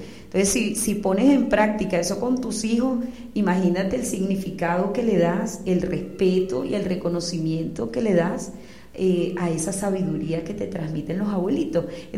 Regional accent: Venezuela; Entonces, eso somos los venezolanos.

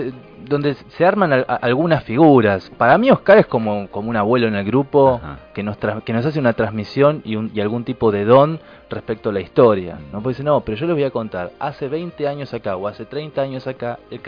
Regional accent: Villa Centenario, Buenos Aires, Argentina; quiénes venían de Villa Centenario, que es de donde soy yo

